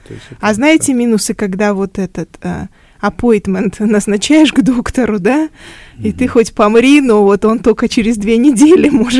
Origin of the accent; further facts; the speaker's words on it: Russia; все равно мы те, кто, у кого детство прошло в Советском Союзе или там в России, какие-то другие же, у меня тоже сын американец